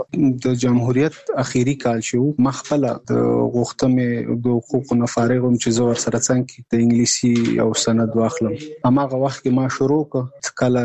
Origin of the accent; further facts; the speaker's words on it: Nangarhar, Afghanistan; now in Kabul, Afghanistan; زموږ کور په ننګرهار کې دی، زه په کابل کې هم دلته